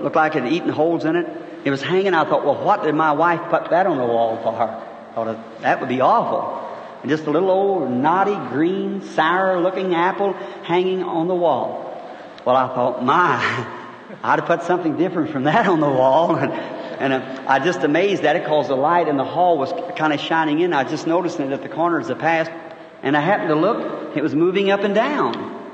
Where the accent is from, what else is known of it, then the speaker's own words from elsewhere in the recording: Kentucky, United States; born there; And I'll never forget it. I was born in Kentucky.